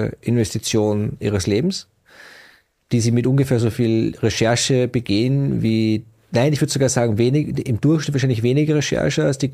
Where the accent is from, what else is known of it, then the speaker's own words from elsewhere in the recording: Austria; also born or lived in Vienna; in der Kleinstadt, in der ich aufgewachsen bin, also ich bin zwar in Wien geboren, aber sozusagen in der Vorstadt aufgewachsen